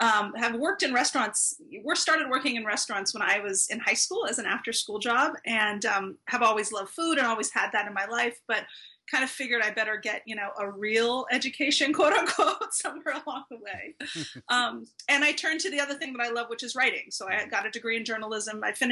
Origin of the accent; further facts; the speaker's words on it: California, United States; now in Los Angeles, United States; So I'm from Northern California. I am a Northern California girl through and through, but I grew up north of San Francisco in Sonoma County, and then moved down to LA to finish college and have been here really, really ever since